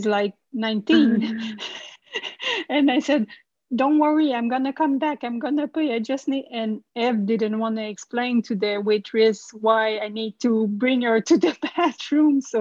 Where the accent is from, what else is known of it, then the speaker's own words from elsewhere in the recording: Montreal, Quebec, Canada; We're from Montreal, but we used to go to that restaurant when she was having her vision.